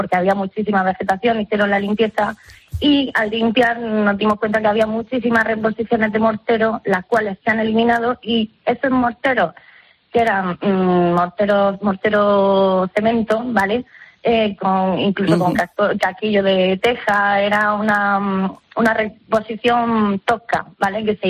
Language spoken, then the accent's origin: Spanish; Lorca, Region of Murcia, Spain; me apunté a una escuela de talla de madera, hice una en mi pueblo, en Lorca